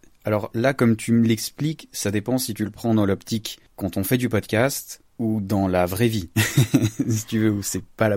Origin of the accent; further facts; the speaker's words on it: Switzerland; Bon, moi, je suis suisse